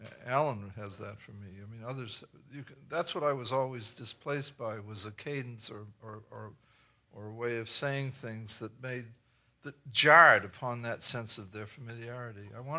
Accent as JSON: {"language": "English", "region": "New England", "country": "United States", "tie": "born or raised there", "said": "It was absolutely fitting for a kid growing up in New England."}